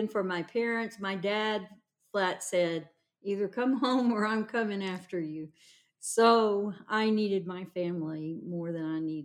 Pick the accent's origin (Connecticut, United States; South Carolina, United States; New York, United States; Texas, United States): Texas, United States; Waco; now in Schertz, United States; When you have two young ones and then you're coming to a town that I've never lived down in Schertz. I was raised in Waco, Texas.